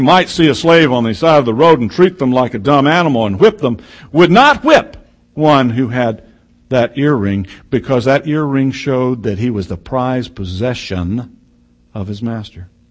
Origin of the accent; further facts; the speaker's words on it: Texas, United States; I'm from Texas. People don't say those things about my heritage to my face or any place else.